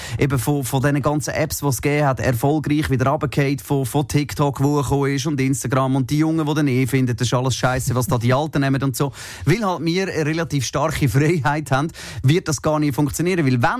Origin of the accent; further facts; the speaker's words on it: Zurich, Switzerland; ich bin aus Zürich